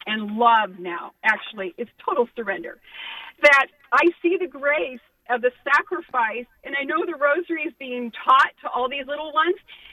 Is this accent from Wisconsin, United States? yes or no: no; California, United States; now in Minneapolis, United States; I'm calling from Minneapolis, raised in California.